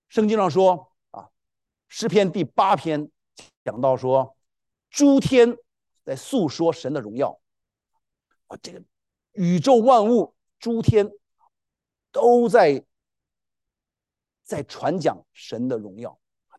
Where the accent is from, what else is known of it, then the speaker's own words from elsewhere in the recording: China; 我们中国人很爱儿女